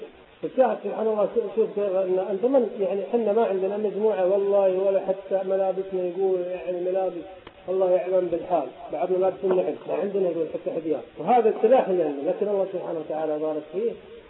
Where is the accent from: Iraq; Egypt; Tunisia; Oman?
Iraq; احنا ليش عندنا في العراق احنا ليش فاشلين من فشل الى فشل